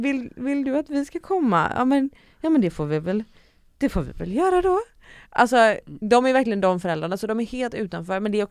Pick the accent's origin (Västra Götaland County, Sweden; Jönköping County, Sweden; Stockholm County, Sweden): Västra Götaland County, Sweden; Gothenburg; Min uppväxt är i Göteborg, utanför Göteborg i Hisingen, på Hisingen.